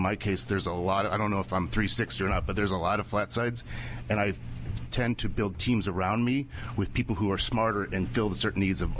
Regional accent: Lafayette, California, United States; Lafayette, California.

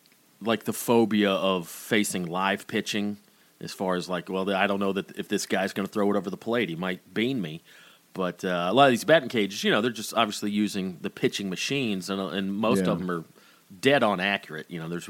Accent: Woodstock, Georgia, United States; I grew up in Woodstock, Georgia, about, I probably lived about 5-6 miles from the Dixie Speedway.

